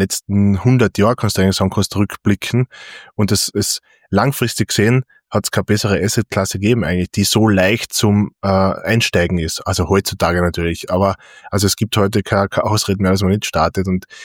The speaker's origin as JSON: {"language": "German", "country": "Austria", "said": "Die Voest ist ein Name bei uns in Österreich und ist ein wichtiges Unternehmen"}